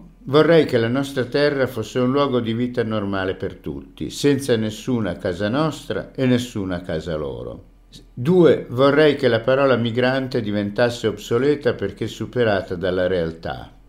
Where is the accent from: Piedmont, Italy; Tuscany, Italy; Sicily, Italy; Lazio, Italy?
Lazio, Italy; Rome; born there; io sono nato a Roma e allora sono di Roma